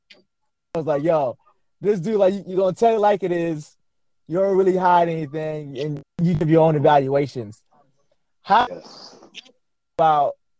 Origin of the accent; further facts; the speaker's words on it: Florida, United States; I'm from Florida, and pretty much all my, you know, experience is Florida. And I also live in Georgia too